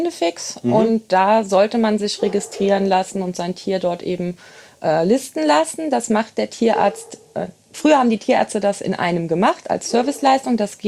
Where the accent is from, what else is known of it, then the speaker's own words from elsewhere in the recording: Engers, Rhineland-Palatinate, Germany; now in Linkenbach, Germany; ich bin in Engers sozusagen geboren und aufgewachsen. Habe da eine sehr schöne Jugend gehabt, war dann weg zum Studieren und zur Ausbildung. Und als ich zurückkam, habe ich noch ein paar Jahre auf dem Block gewohnt.